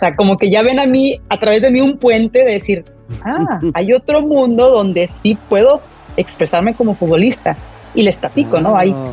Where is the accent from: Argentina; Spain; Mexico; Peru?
Mexico; now in Scotland; yo soy una futbolista mexicana